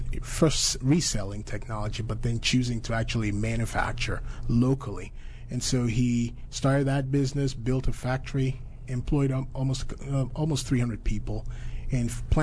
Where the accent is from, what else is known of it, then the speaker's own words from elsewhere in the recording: Nigeria; growing up in Nigeria, you have to make do with what you have